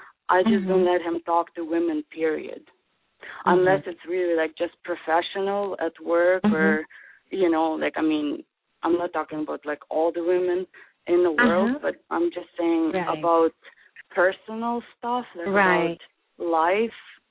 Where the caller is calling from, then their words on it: Edmonton, Alberta, Canada; I'm calling from Canada, from Edmonton.